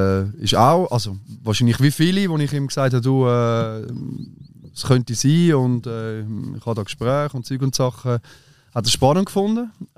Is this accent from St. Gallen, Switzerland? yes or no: no; Unterlunkhofen, Aargau, Switzerland; ich habe 20 Jahre im Aargau gewohnt, gell? Okay, ich bin in Unterlunkhofen aufgewachsen, ich bin in Bremgarten in die Schule